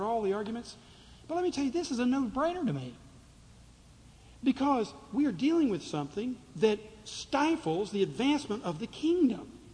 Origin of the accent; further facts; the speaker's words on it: Tennessee, United States; I'm a Southerner. I grew up in Tennessee. I'm an eighth generation Tennessean. I'm a Southerner.